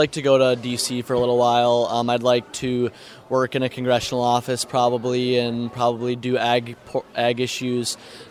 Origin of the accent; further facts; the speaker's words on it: Minnesota, United States; moved away as an adult; now in Des Moines, United States; I came to Drake from Minnesota knowing that I wanted to do politics